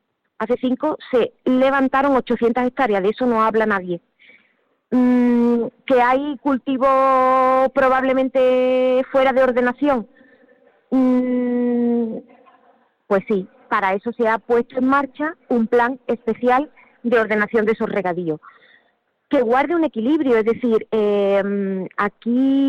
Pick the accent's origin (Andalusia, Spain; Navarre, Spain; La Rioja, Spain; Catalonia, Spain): Andalusia, Spain; Almonte; yo estoy hablando de mi pueblo, de Almonte.